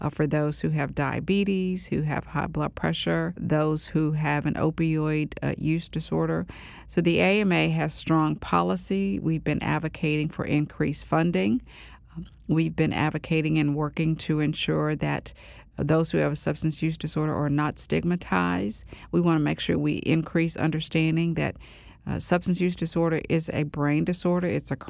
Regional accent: Bluefield, West Virginia, United States; Well, I was born and raised in Bluefield, West Virginia, and I attended West Virginia University for both my undergraduate degree and my medical school degree. My father worked on the railroad. My mother taught school.

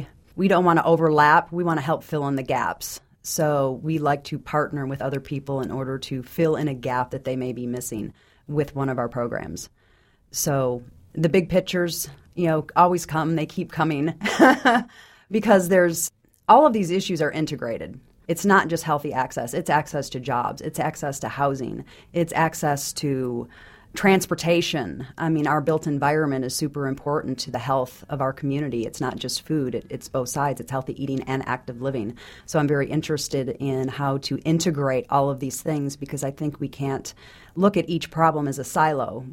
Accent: Detroit, Michigan, United States; now in Tulsa, United States; I'm from Detroit. It looks like a really good neighborhood to me.

